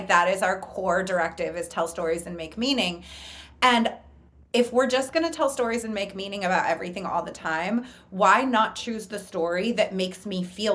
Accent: California, United States; now in Los Angeles, United States; I live in LA now. I'm from the Bay Area. I live in LA.

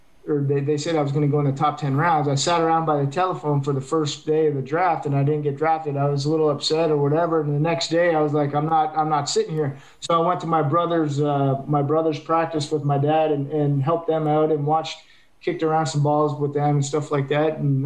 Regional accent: Canada; I'm Canadian.

